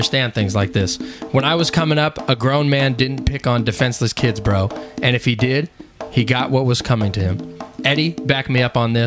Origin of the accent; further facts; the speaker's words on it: California, United States; I have had several amateur MMA fights in Nevada and my home state of Cali